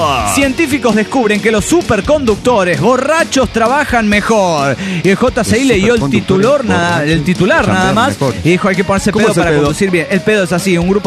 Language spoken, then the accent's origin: Spanish; Cochabamba, Bolivia; Somos puros de Cochabamba